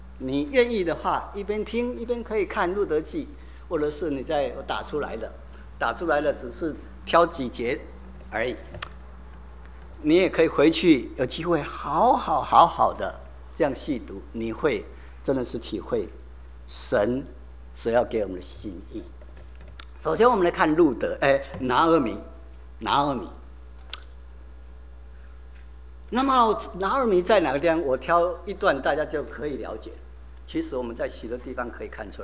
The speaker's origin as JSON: {"language": "Chinese", "country": "China", "said": "他没有像没有说像我们中国人喜欢常会用的话"}